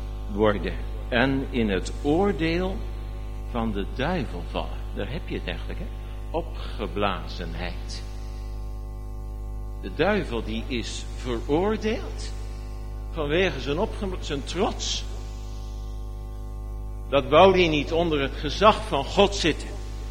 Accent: Netherlands; now in Canada; Dus ik heb altijd een accent. Daar sta ik mee op 's morgens, dan ga ik mee naar bed bij wijze van spreken. En hier zeggen de mensen dat wel eens tegen me. In Canada zeggen ze het ook wel eens: waar kom je eigenlijk vandaan … zeggen ze dan.

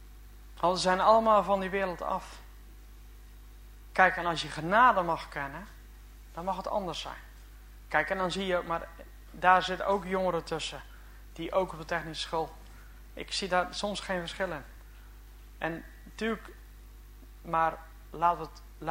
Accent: Ouddorp, South Holland, Netherlands; Van, ik kom van Ouddorp vandaan.

